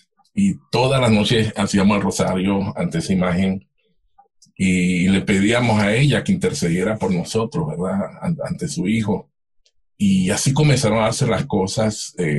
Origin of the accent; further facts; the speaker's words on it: Panama; now in Canada; Todos somos panameños canadienses.